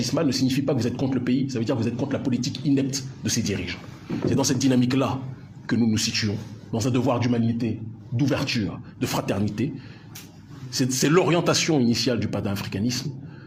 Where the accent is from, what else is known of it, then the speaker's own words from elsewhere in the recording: France; born there; Je suis né en France, je ne le renierai jamais